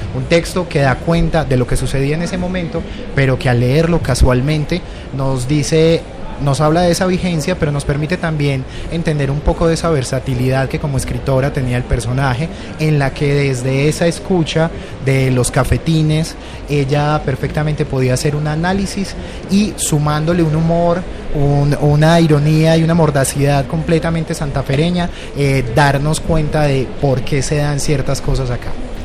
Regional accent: Medellín, Antioquia, Colombia; Nosotros somos dos antioqueños, uh-huh, dos medellinenses

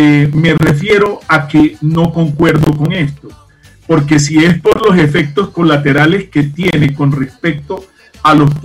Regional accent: Barranquilla, Atlántico, Colombia; yo soy de Barranquilla Atlántico y sé cómo es la aviación en Colombia.

